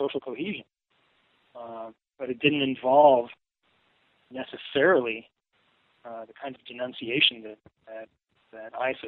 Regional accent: West Coast, United States; Maybe that's because I grew up on the West Coast.

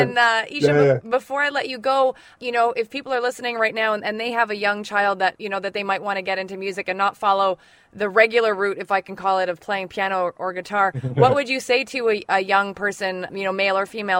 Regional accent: Montreal, Quebec, Canada; I know that you reside, you know, in my hometown right now of Montreal, Canada.

